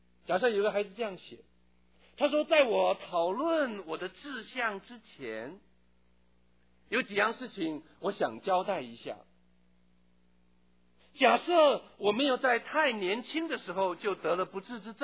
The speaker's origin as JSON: {"language": "Chinese", "town": "Taitung", "region": "Taitung County", "country": "Taiwan", "tie": "born or raised there", "said": "我在台东长大"}